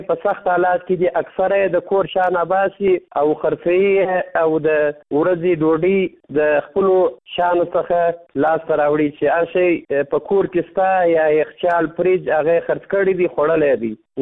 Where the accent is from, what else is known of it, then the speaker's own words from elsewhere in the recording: Kandahar, Afghanistan; زه د کندهار ولایت یو شوقي سندرغاړی یم.